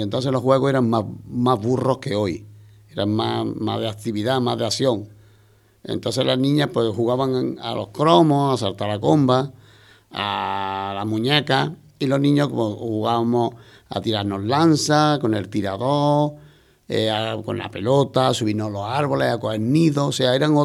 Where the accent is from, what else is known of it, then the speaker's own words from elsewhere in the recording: Andalusia, Spain; Mis canciones preferidas, por supuesto, son flamencos, como buen andaluz